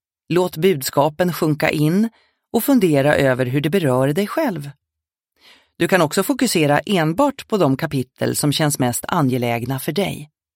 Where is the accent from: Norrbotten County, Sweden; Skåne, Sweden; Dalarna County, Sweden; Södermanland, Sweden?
Dalarna County, Sweden; Ludvika; born there; Jag är född i Ludvika.